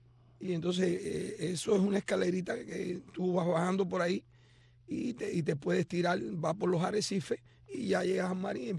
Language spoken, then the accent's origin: Spanish; Regla, Havana, Cuba; born there; Yo nací en un puerto de mar, nací en Regla.